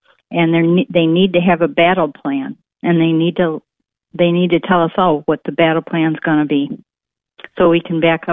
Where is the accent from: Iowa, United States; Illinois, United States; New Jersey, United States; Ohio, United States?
Ohio, United States; Yeah, I'm from Ohio. We had great education when I was young, and this is not the country that I was raised in.